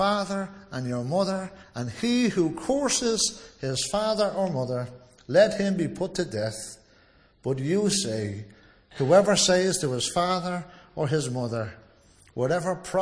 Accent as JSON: {"language": "English", "country": "Ireland", "tie": "born or raised there", "said": "And I know growing up in Ireland, not all mothers, but some of them dote so much love over the sons as to the neglect of the daughters."}